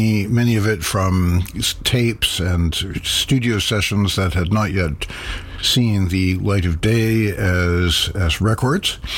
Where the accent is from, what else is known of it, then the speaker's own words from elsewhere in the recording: Winnipeg, Manitoba, Canada; a couple of tracks associated with my hometown of Winnipeg, Manitoba.